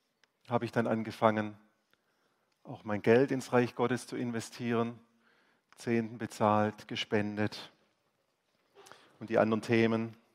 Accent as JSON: {"language": "German", "town": "Stuttgart", "region": "Baden-Württemberg", "country": "Germany", "said": "Ich habe in einer anderen Stadt gelebt. Also ich komme aus Stuttgart, habe in Mainz studiert."}